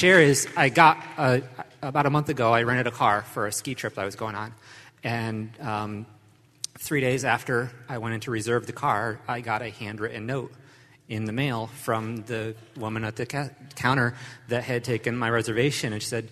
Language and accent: English; Alabama, United States; I'm from Alabama.